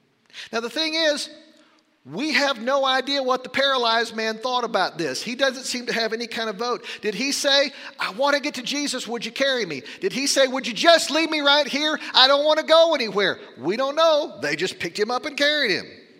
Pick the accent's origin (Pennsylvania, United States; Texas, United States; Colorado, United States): Texas, United States; Lubbock; When I was growing up in Lubbock, we used to say